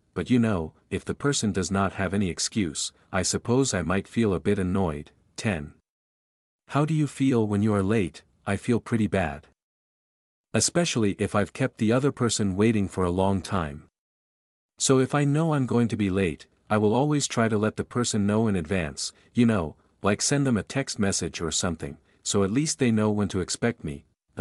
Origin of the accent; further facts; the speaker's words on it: Vietnam; English is a second language; now in Ho Chi Minh City, Vietnam; I work and live in HCM while my parents reside in my hometown, Dong Thap Province, which is about 200 kilometers from HCM, so we hardly meet each other